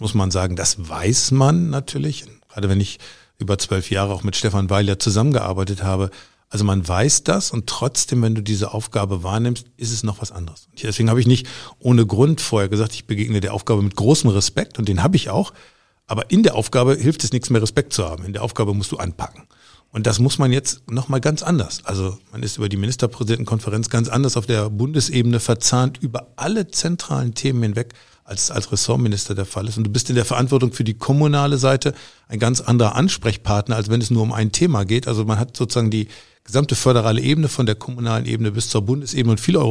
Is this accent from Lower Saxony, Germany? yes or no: yes; Sande, Lower Saxony, Germany; wohne in meiner Heimatgemeinde Sande und dort eben auch kommunalpolitisch aktiv